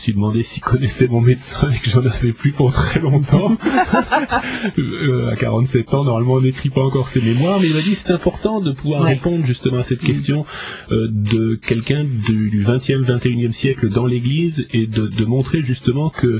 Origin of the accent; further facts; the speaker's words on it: New York, United States; moved away; mon père est américain, et donc j'ai cette double nationalité par mon père, et j'ai vécu mon enfance à New York, et du côté de ma mère, une famille lyonnaise, donc restée en France